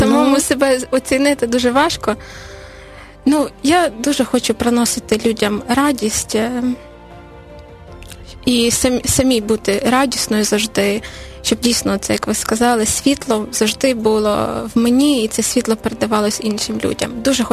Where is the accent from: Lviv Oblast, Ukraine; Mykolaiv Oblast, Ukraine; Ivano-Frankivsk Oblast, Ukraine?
Ivano-Frankivsk Oblast, Ukraine; now in Kyiv, Ukraine; Ми з Західної України. Я зараз вже проживаю в Києві на протязі 6-7 років, коли вийшла заміж, так, сама з Івано-Франківської області.